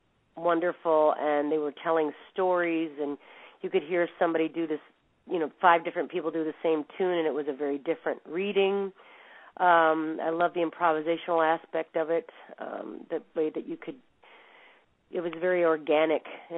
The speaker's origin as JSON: {"language": "English", "town": "Kansas City", "region": "Missouri", "country": "United States", "tie": "born or raised there", "also_born_or_lived": "Great Bend / Omaha", "said": "But I grew up in Kansas City and in Omaha."}